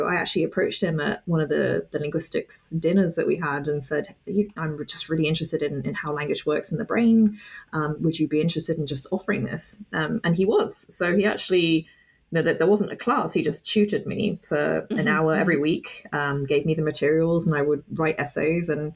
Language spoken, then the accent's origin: English; England, United Kingdom; also born or lived in France; growing up in England. And I just always really liked, if I take a step back, I used to live in France when I was little for about 6 years. So I could already speak French. And then when we moved back to England